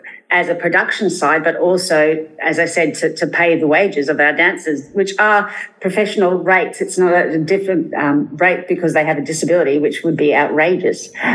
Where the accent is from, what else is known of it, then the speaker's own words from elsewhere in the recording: Townsville, Queensland, Australia; I grew up in Townsville, which is a tropical North Queensland, and I had three older brothers and a mum and dad